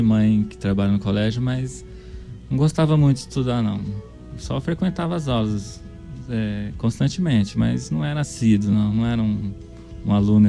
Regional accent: Dourados, Mato Grosso do Sul, Brazil; Eu sou aqui de Dourados, sou nascido aqui, criado aqui.

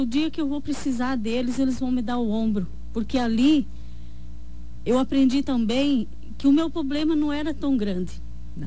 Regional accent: Carapó, Mato Grosso do Sul, Brazil; Eu sou de Carapó.

